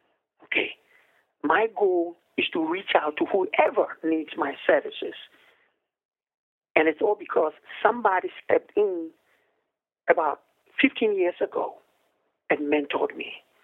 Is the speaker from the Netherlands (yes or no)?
no; Ghana; now in United States; they all understand that I come from Ghana.